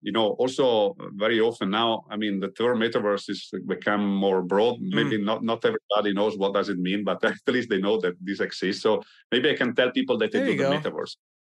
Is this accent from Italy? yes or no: yes; Italy; For example, I'm from Italy.